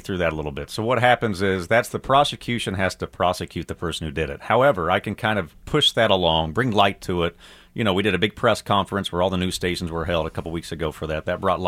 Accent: Kansas City, Missouri, United States; I'm originally from Kansas City. I went to Rocker's College.

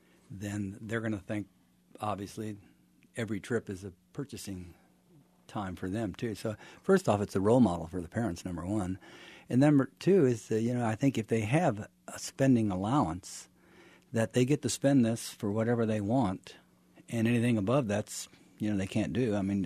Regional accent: Sugar Creek, Missouri, United States; But I grew up in Sugar Creek, which is a little bit below Kansas City on the Missouri River.

